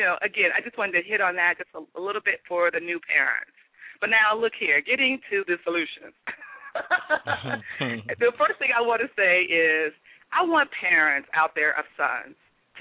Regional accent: Detroit, Michigan, United States; Well, first of all, we are from Detroit, Michigan.

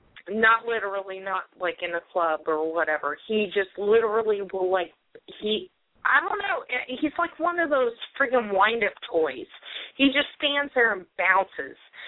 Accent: California, United States; moved away; I grew up in California, so I was always into the Haunted Mansion.

